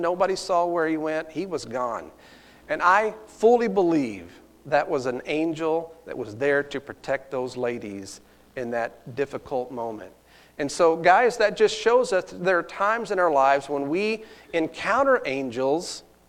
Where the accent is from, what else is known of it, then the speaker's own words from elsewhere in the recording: Texas, United States; And I can say that because I'm from Texas, and we have a lot of hicks down there, okay?